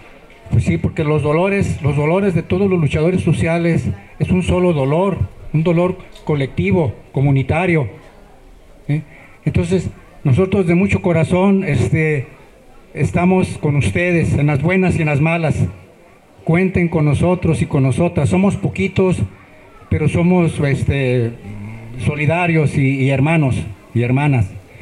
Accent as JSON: {"language": "Spanish", "town": "Amacueca", "region": "Jalisco", "country": "Mexico", "said": "somos del sur de Jalisco, ¿sí? Viniendo para acá, viniendo ya de Guadalajara rumbo a Colima, ¿verdad? Es en el municipio de Amacueca, Jalisco. ¿Sí? Entonces, nosotros somos una pequeña comunidad"}